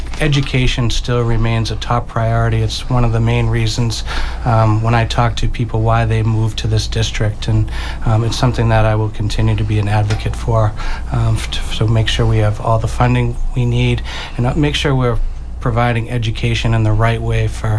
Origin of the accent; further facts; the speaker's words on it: Hingham, Massachusetts, United States; I grew up in Hingham. I attended Hingham Public Schools, graduated from Catholic Memorial High School